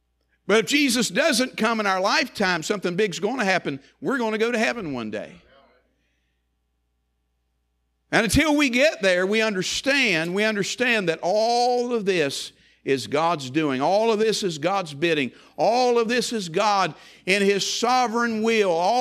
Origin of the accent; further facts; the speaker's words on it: West Virginia, United States; I'm from West Virginia. I like those big words. I reckon.